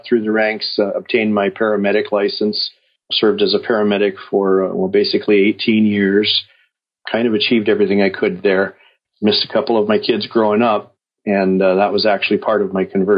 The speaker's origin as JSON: {"language": "English", "region": "North Dakota", "country": "United States", "tie": "born or raised there", "said": "I was raised in North Dakota, right here, about 60 miles from Devil's Lake."}